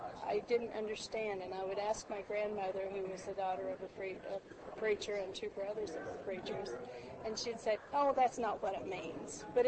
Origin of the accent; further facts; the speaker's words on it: Springfield, Missouri, United States; from Springfield, Missouri.